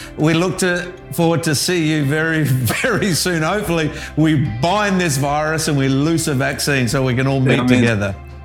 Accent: Australia; I'm an Australian

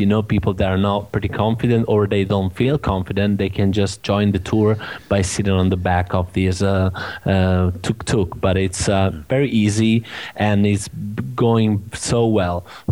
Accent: Tuscany, Italy; English is a second language; What is true is that I'm from Tuscany

